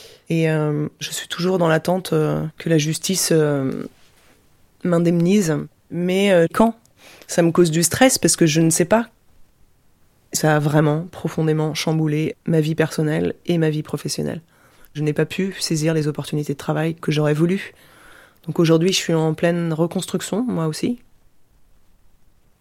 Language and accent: French; France; chez nous en France.